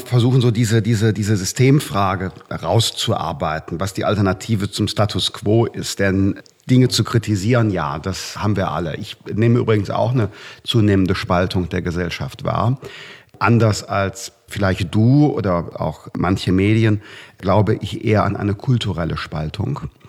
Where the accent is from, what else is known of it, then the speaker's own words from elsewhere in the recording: North Rhine-Westphalia, Germany; In meinem Heimatland Nordrhein-Westfalen ist die Durchfallquote viel geringer als in MacPom